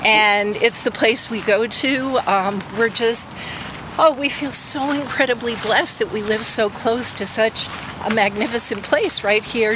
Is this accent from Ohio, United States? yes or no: no; New York, United States; No, I grew up in New York.